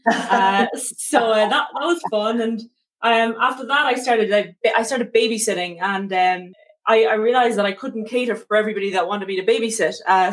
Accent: Ireland; moved away as an adult; So, yeah, I'm Irish. I'm here now about 2 years or so.

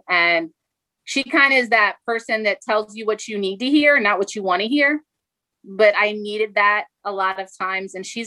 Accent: Westchester, New York, United States; I grew up right on Minor Street in Westchester

